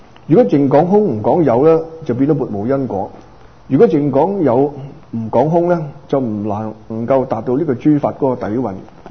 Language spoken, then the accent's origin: Cantonese; China; 咁其實我哋中國人將佢譯作呢個種豆得豆